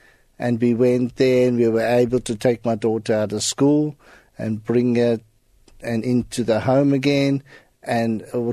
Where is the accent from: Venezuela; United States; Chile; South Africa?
South Africa; I am from South Africa, but okay. My family all got French names.